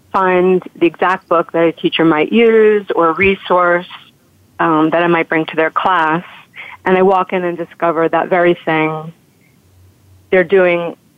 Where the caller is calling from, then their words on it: Brooklyn, New York, United States; Hi, I'm calling in from Brooklyn.